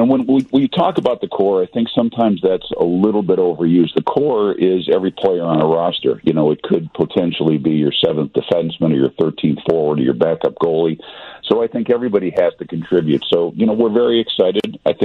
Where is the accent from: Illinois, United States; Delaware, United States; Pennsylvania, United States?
Illinois, United States; Edison Park; Growing up in Edison Park was nothing short of idyllic. Going to St. Juliana, graduating from St. Juliana, still going to Mass on a pretty regular basis there is very important to me